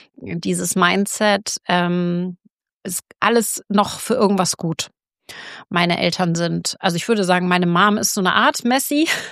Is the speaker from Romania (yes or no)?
no; East Germany, Germany; Ich bin in der DDR aufgewachsen, die ersten 5 Jahre meines Lebens